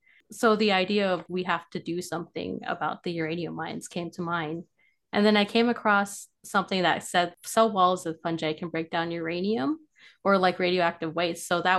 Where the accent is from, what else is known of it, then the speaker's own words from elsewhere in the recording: Farmington, New Mexico, United States; I am from Farmington, New Mexico, and I'm currently at San Juan College, and I am studying for my associates in biology. And I'm from the Navajo Nation tribe.